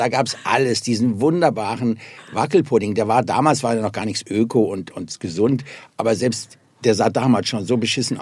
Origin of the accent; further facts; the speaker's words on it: Cologne, North Rhine-Westphalia, Germany; now in Berlin, Germany; Eben gesagt, ich bin aus Köln.